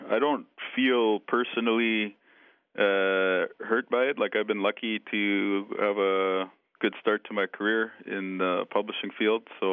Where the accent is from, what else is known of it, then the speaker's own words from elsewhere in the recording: Winnipeg, Manitoba, Canada; I'm from Winnipeg, and for your listeners who don't know, Winnipeg is a city of about close to 800,000 people with a huge indigenous population, about maybe 10 to 15% is, you know, indigenous